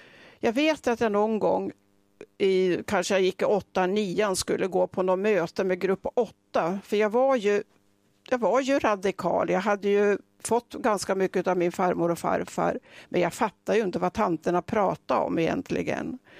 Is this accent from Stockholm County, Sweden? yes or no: no; Trödje, Gävleborg County, Sweden; Jag växte upp i Trödje. Det var en liten by utanför Gävle. Var tryggt och bra.